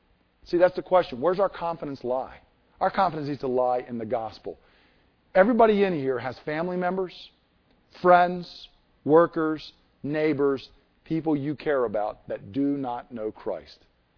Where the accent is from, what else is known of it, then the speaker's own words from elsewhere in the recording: Georgia, United States; I grew up in Georgia. You can't get away from it in Georgia.